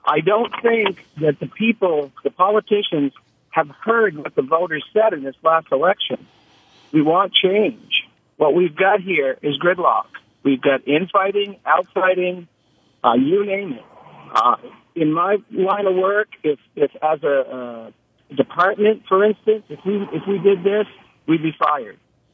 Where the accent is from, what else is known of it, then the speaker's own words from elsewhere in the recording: United States; I just want to say respectfully, as an American citizen, I'm disgusted that we have these people in Washington who can get nothing done.